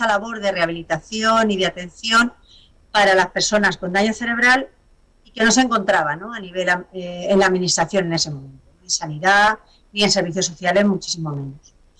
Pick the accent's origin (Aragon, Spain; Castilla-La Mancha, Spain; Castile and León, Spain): Castilla-La Mancha, Spain; Puertollano; Criada en Puerto Llano, que tenemos ahí una mezcla extremeña, cordobesa, nos sale a veces el acento...